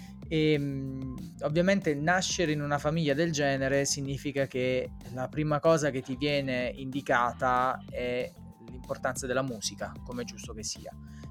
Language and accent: Italian; Salerno, Campania, Italy; born there; Io sono nato a Salerno, quindi insomma Firenze non era dietro l'angolo.